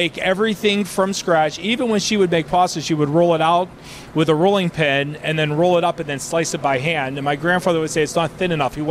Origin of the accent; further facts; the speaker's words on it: Ambridge, Pennsylvania, United States; I grew up in Ambridge.